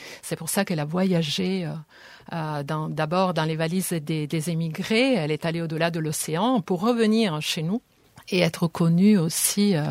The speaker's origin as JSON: {"language": "French", "town": "Genoa", "region": "Liguria", "country": "Italy", "tie": "born or raised there", "moved": "as an adult", "lives_now": "Marseille, France", "said": "je suis née à Gênes, donc j'ai vécu jusqu'à l'âge de 21 ans quand je suis partie pour aller arriver dans le sud de la France."}